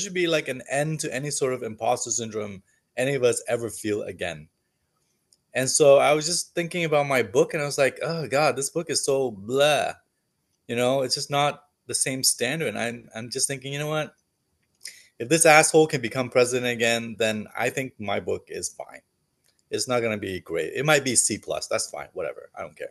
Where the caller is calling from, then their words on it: Seattle, Washington, United States; I'm calling in from Seattle, which is on Duwamish and Coast Salish land.